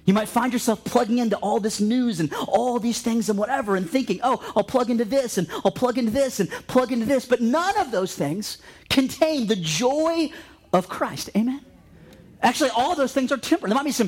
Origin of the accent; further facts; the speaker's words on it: Ohio, United States; We actually found ourselves talking to people, and we said, we're from Ohio.